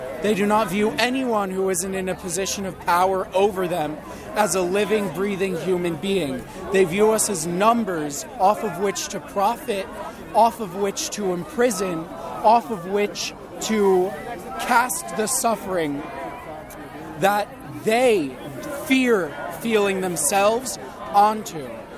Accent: Ireland; I started getting interested in Palestine because I'm Irish and we have a colonial history too.

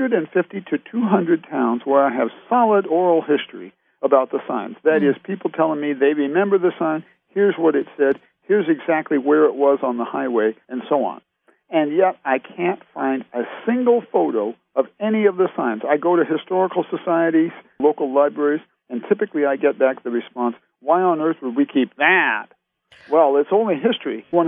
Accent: Illinois, United States; I thought I'd have 10 of these towns in Illinois. That's my home state.

